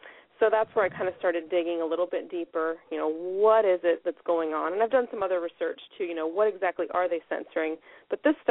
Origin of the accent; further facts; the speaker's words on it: Ohio, United States; And I'm from Southwest Ohio originally